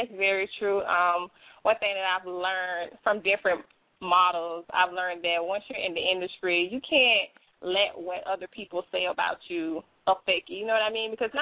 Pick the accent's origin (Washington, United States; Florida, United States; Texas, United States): Florida, United States; South Bay; Well, I am from South Bay, Florida.